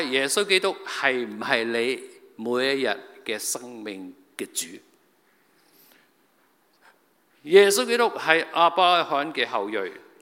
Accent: China; 今天我们是中国的信徒，我们都是外邦人

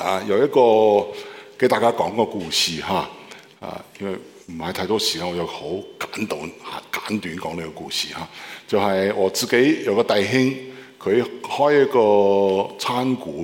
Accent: Beijing, China; Cantonese is a second language; 咁我系北京人，佢系香港人啊

